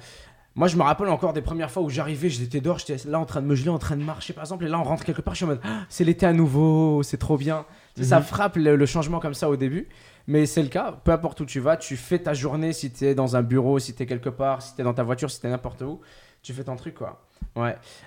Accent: Ouargla, Ouargla Province, Algeria; là d'où je viens, c'était Ouargla, c'était dans le sud de l'Algérie. J'ai passé toute ma vie là-bas. Comme tu as dit, il faisait 40, 45 degrés l'été.

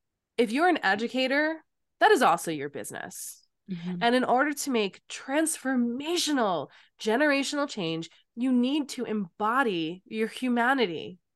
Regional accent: Hewlett, New York, United States; So I grew up in Hewlett. I went to Hewlet

